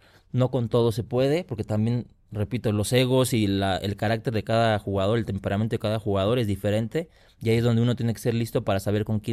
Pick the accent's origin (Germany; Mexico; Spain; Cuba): Mexico; es que como mexicanos somos desmadrosos, güey.